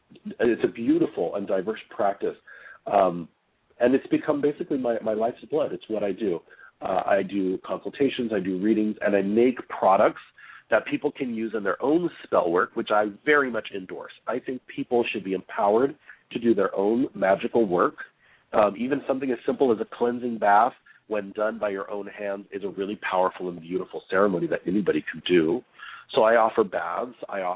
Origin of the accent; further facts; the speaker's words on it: United States; I'm American and I also have this other religious practice that I do that comes from the same origin.